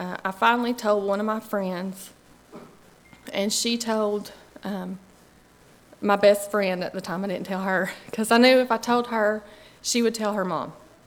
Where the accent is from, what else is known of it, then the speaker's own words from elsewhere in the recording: Dallas Bay, Tennessee, United States; But when I grew up in Dallas Bay, my parents, they didn't, we didn't go to church as a family.